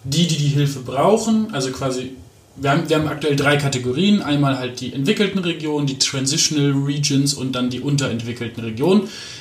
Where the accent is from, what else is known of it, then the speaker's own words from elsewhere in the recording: Aachen, North Rhine-Westphalia, Germany; also born or lived in Hamburg; ich bin geboren in Mahl und dann irgendwie in Hamburg, aber das war so eine sehr bewegte Kindheit. Jedenfalls aufgewachsen bin ich in Aachen, also auch in Nordrhein-Westfalen.